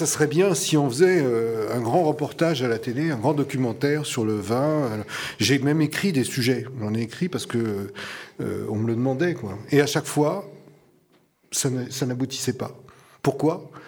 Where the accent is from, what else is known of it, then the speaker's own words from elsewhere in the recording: Bourgogne-Franche-Comté, France; Moi, je suis originaire du Morvan. On est un pays froid et les colères montent doucement.